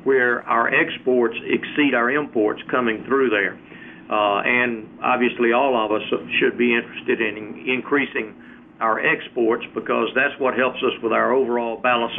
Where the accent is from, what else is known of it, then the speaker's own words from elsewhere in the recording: Sandersville, Georgia, United States; also born or lived in Millen; I was born in Millen, but my family moved from that southeastern part of Georgia to middle Georgia in Sandersville when I was three. So I consider Sandersville to be my home. It's there on the fall line between Macon and Augusta. It was a small town.